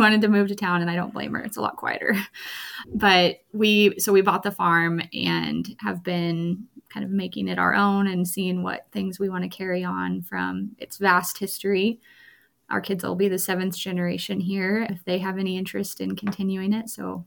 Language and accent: English; Kansas, United States; Yeah, I grew up in central Kansas, and that's where we are now, just not quite as far north as I grew up. I was basically on the Nebraska line where I grew up. I grew up on a hobby farm.